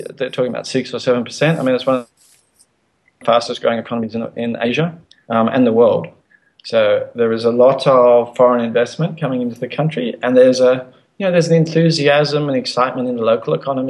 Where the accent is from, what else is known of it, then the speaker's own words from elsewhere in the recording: Australia; No, I'm Australian, so we dropped out about last night, didn't we?